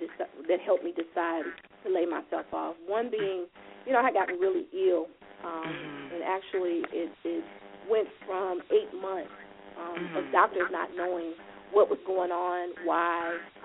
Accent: Hinesville, Georgia, United States; also born or lived in Baumholder, Germany; I was born in Baumholder, Germany. I had a traveling military family in Fort Stewart, Georgia.

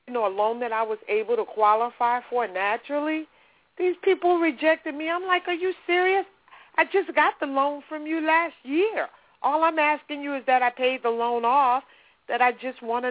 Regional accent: New Orleans, Louisiana, United States; now in Baton Rouge, United States; Yeah. I'm from New Orleans. I live in the capital city now. And I moved here after Katrina, came here.

